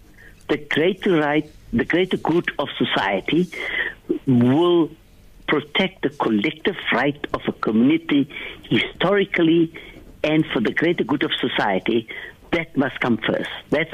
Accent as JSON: {"language": "English", "town": "Bishop Lavis", "region": "Western Cape", "country": "South Africa", "tie": "born or raised there", "said": "I come from Bishop Lavis. In Bishop Lavis, we grew up Christians and Muslims. We eat together."}